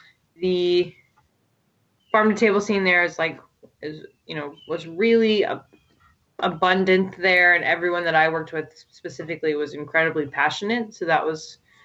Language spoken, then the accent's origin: English; Texas, United States; So my backstory, I grew up in West Texas.